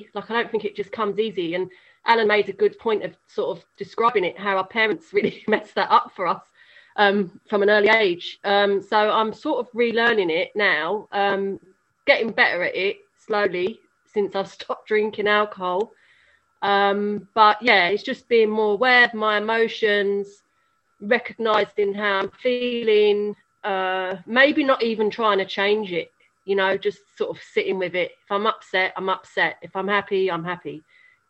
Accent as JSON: {"language": "English", "region": "London", "country": "United Kingdom", "said": "I'm an alcoholic from London."}